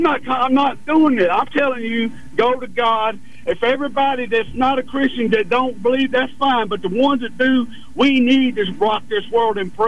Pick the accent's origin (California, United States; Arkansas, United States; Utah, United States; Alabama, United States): Alabama, United States; Look, I was raised in Alabama Village, and I was probably the worst sinner that's ever come out of there.